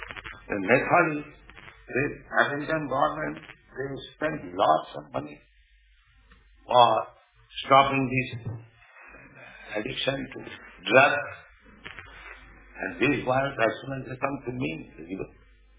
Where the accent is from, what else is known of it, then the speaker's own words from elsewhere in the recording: India; I am poor Indian, I have no money.